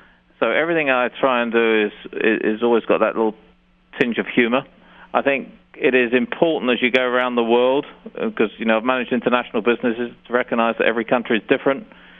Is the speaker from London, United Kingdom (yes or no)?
yes; London, United Kingdom; moved away as an adult; also born or lived in Miami; now in United States; I'm from another city that begins with L, that's London. And I was born in the east side of London and lived for a good period of time in the UK. And then I spent 3 years at Burger King in Miami